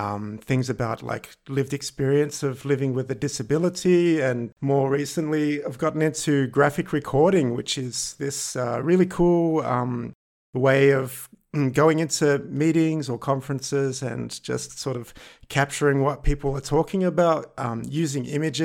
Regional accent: Australia; now in Vienna, Austria; I'm an Australian, but I live in Vienna in Austria, and relocated here last year, the year before.

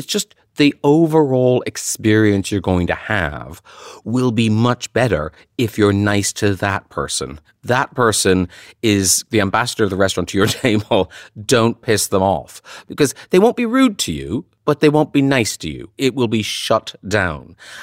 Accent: Ireland; when I was from Ireland

